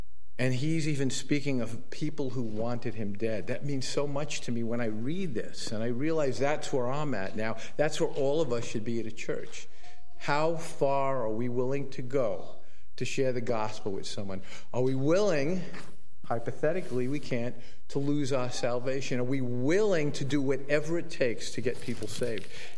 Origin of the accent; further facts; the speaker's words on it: Brooklyn, New York, United States; accent: Brooklynese; And my Brooklynite or Brooklynese comes out. But I was born in Brooklyn. I was a Reformed Jew